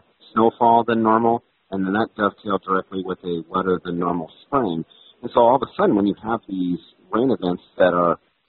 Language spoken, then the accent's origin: English; Iowa, United States; I'm from Central Iowa, so I experienced kind of the challenges, from that flooding event.